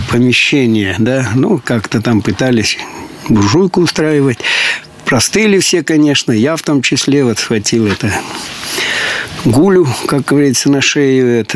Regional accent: Myronivka, Sumy Oblast, Ukraine; born there; Да, я родился в Сумской области, город Шостка, такой, точнее, в деревне Мироновка, но вот такой Шосткинский район. Вот, в семье рабочего, значит, у нас было много детей, считаю, пятеро детей.

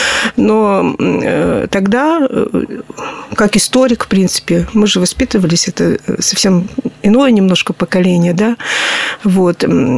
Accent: Perm, Perm Krai, Russia; Родилась в Перми 25 января, в Татьянин день. Вот. Закончила школу 117, это на зеленом хозяйстве. Ну, пермики знают, улица Чкалова.

